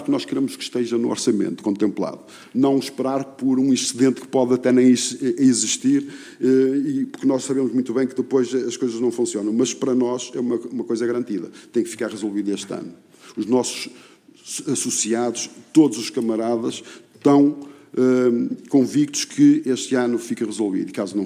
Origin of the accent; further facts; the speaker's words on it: Porto, Portugal; Eu sou um felizado porque sou da zona do Porto